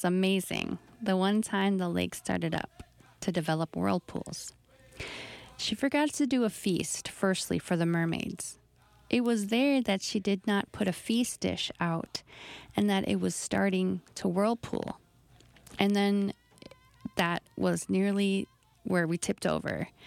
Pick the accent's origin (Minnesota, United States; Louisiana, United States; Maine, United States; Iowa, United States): Minnesota, United States; Leech Lake Reservation; It's there where I was raised on the Leech Lake Reservation